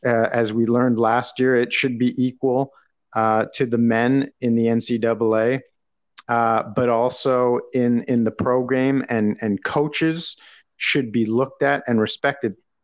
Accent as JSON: {"language": "English", "town": "Mississauga", "region": "Ontario", "country": "Canada", "tie": "born or raised there", "said": "Mississauga's own. I got to rep my city here, my hometown."}